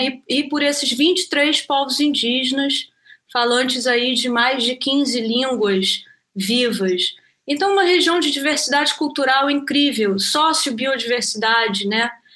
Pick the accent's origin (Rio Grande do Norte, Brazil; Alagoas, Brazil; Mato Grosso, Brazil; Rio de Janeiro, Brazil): Rio de Janeiro, Brazil; moved away; O trabalho que eu faço no Rio Negro, onde eu moro desde 2017. Eu sou carioca